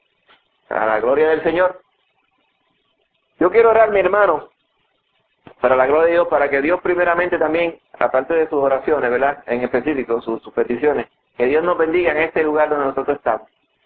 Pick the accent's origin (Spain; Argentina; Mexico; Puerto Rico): Puerto Rico; nosotros somos de Puerto Rico y vivimos en Puerto Rico